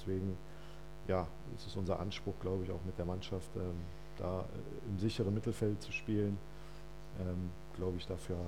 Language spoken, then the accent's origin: German; Euskirchen, North Rhine-Westphalia, Germany; also born or lived in Bavaria; Ich wurde halt da geboren, aber aufgewachsen bin ich in Euskirchen. Habe da den Großteil meiner Jugend verbracht